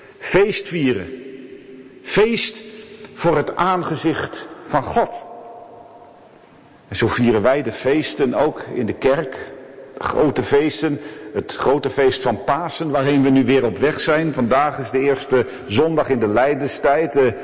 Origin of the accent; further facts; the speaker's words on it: Sliedrecht, South Holland, Netherlands; Vroeger speelde die vaak ook in Sliedrecht, waar ik vandaan kom.